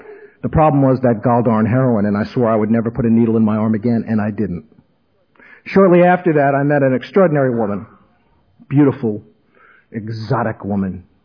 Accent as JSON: {"language": "English", "town": "Bronx", "region": "New York", "country": "United States", "tie": "born or raised there", "said": "So I was growing up in the Bronx, and I entered psychotherapy at a very young age"}